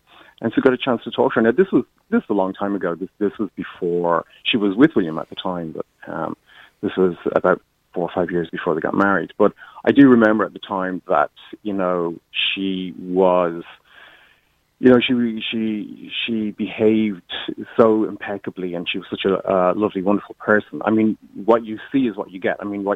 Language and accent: English; Ireland; I think the way we respond to Britain and the United Kingdom nowadays shows how mature we have become as a nation. It reflects on us